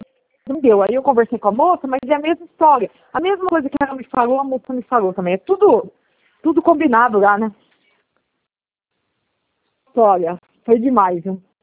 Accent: Campinas, São Paulo, Brazil; eu sou de Campinas.

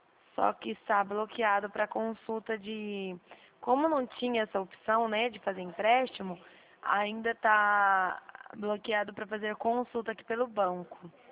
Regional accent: Dracena, São Paulo, Brazil; Eu sou de Dracena

